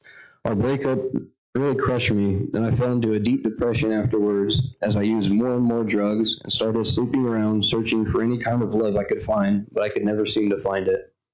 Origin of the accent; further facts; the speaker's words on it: Salem, Oregon, United States; I was born and raised in Salem, Oregon.